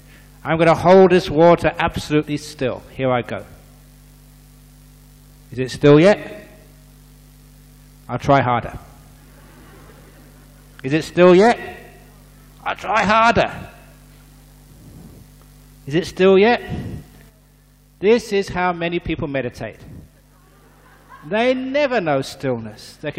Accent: England, United Kingdom; So I got a full supply of tea every day, which was very nice, being an English monk. You know how we like our tea.

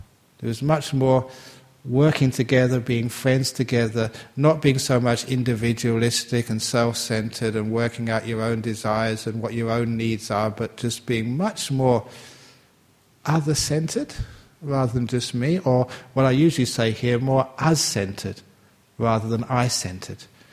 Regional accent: England, United Kingdom; born there; I was born in England, made in England, it says on my tattoo inside.

